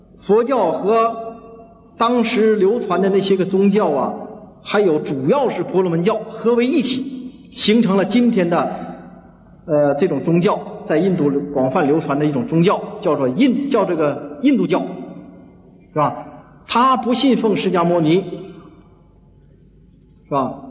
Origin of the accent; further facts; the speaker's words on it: China; 我们中国人接受不了，所以就把他铲除了。